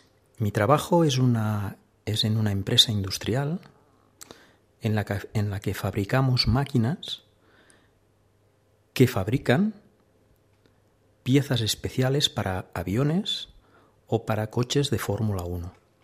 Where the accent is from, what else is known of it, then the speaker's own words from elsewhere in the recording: Catalonia, Spain; Soy catalán, vivo en un pueblo a 15 kilómetros de Barcelona que se llama Masnou. Es un pueblo que no es muy grande, viven 20.000 personas y no es nada turístico, aunque está al lado de la playa.